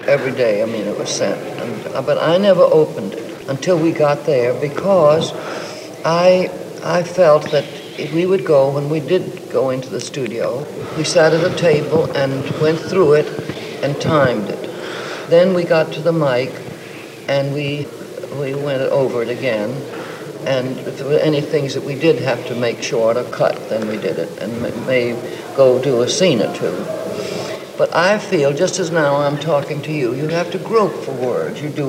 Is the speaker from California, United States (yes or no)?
no; Louisiana, United States; born there; He was from Maryland, and I was born in Louisiana.